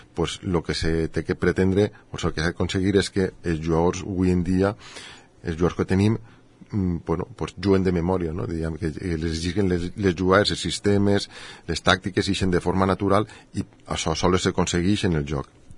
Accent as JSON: {"language": "Catalan", "town": "Gandia", "region": "Valencian Community", "country": "Spain", "said": "a mi m'encanta dir que sóc gandià"}